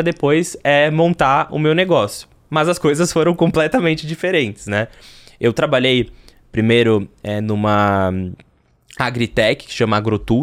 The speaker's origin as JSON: {"language": "Portuguese", "town": "Florianópolis", "region": "Santa Catarina", "country": "Brazil", "tie": "born or raised there", "also_born_or_lived": "Caxias do Sul", "moved": "yes", "lives_now": "São Paulo, Brazil", "said": "eu tenho 28 anos, eu sou de Caxias do Sul, mas eu cresci em Floripa, mas eu moro há 10 anos em São Paulo"}